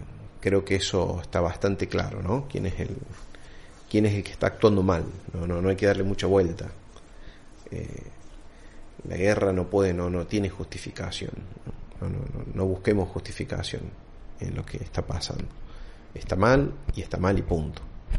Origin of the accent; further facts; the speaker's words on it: Argentina; Argentina ya viene castigada desde hace décadas y décadas y décadas. Y seguimos lo mismo